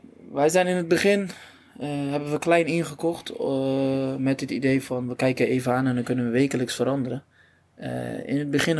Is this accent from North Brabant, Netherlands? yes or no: no; Schiedam, South Holland, Netherlands; We komen allebei uit Schiedam, allebei hier geboren.